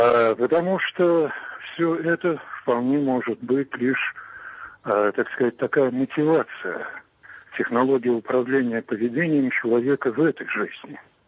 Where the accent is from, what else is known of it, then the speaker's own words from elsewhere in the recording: Moscow, Russia; я из Москвы.